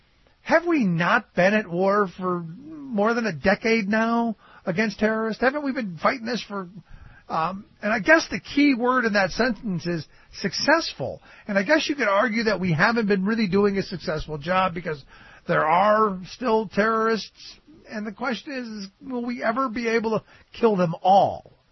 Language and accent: English; Cleveland, Ohio, United States; And I got to remember when I grew up in Cleveland, when the steel mills were the residual effect of them just polluting at will had killed everything in the lake.